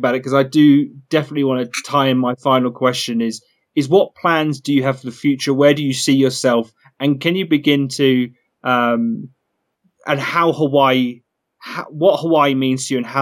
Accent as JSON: {"language": "English", "country": "United Kingdom", "said": "because I'm from Britain"}